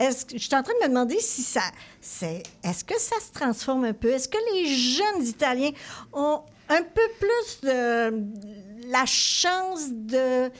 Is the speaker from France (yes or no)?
no; Montréal-Nord, Quebec, Canada; moi, je viens de Montréal-Nord.